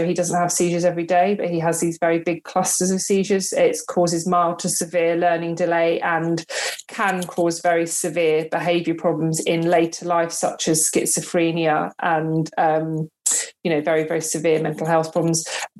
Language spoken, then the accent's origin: English; Brighton, South East England, United Kingdom; I come from Brighton originally, so on the south coast. I grew up there